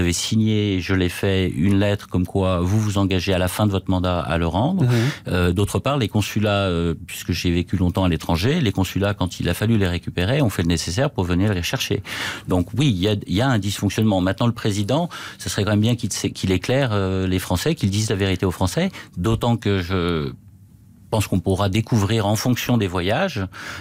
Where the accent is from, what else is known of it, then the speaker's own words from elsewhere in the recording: France; en tant que Français établi hors de France, dangereux aussi